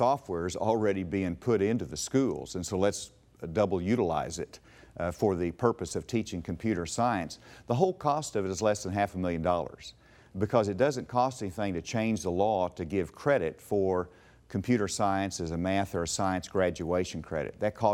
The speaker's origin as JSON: {"language": "English", "region": "Arkansas", "country": "United States", "tie": "born or raised there", "said": "I grew up on the Spavinaw Creek. Drinking out of the stream, and I think we all enjoy that great quality of the state."}